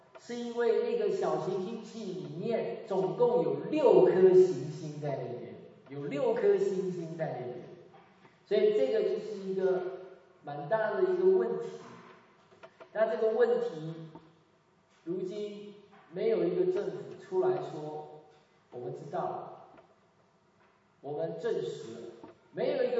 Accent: Wuhan, Hubei, China; 武汉是我老家，怎么会有断层带？

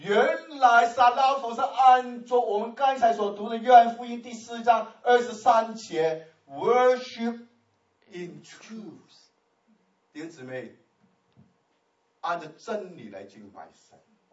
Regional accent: China; 他们不猪肉啊，牛肉，讲错，我们中国人猪肉，他们是牛肉、羊肉

